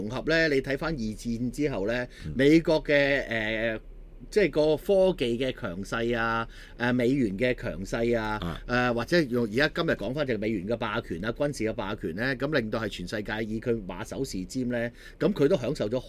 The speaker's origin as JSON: {"language": "Cantonese", "country": "China", "said": "身為中國人見到呢句説話咧，即係會開心咧"}